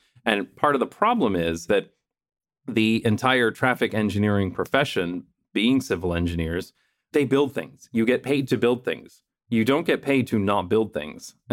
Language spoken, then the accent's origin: English; London, Ontario, Canada; Like, I made a video about a road widening in my hometown of London, Ontario, Wonderland Road